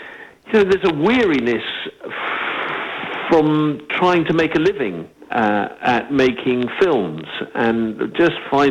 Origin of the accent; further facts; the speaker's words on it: England, United Kingdom; growing up in England in the sort of 60s